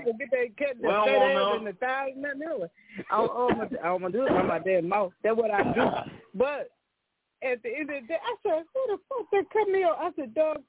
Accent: Baltimore, Maryland, United States; Because I'm in the Carolinas, but I'm from Baltimore. But I live in the Carolinas.

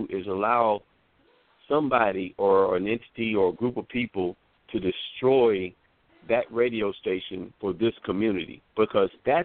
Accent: the South, United States; as an African American who had 55 years of growing up in the South and then growing up and then moving here

